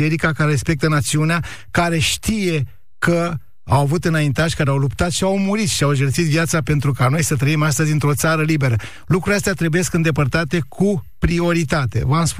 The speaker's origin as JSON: {"language": "Romanian", "town": "Giurgiu", "region": "Giurgiu County", "country": "Romania", "said": "Am terminat electrotehnică la un liceu din Giurgiu, eu sunt din Giurgiu."}